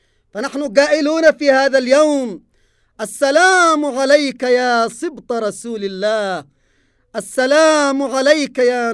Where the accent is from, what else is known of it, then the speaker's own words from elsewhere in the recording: Yemen; ونحن كشعب يمني بحكم انتمائنا الإسلامي وهويتنا الإيمانية